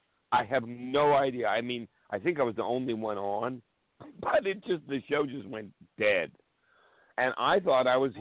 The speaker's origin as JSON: {"language": "English", "town": "New York City", "region": "New York", "country": "United States", "tie": "born or raised there", "said": "I'm going to get a map of New York City, and it's real easy to shut down my hometown."}